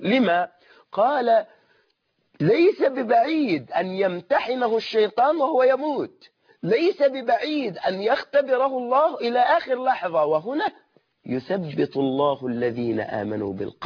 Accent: Egypt; انت عم كلمتنا احنا كمان كمصريين تقول انت بتدلع

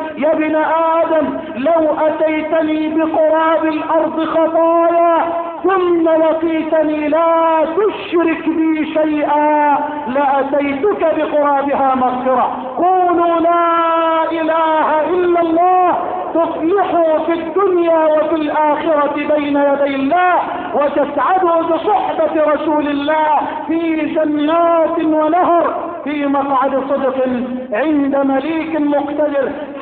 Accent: Egypt

